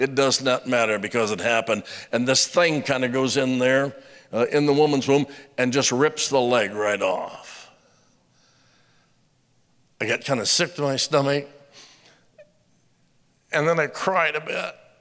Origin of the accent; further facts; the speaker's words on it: Roanoke, Indiana, United States; I grew up in Roanoke, Indiana, population 80. We didn't lock our doors to our house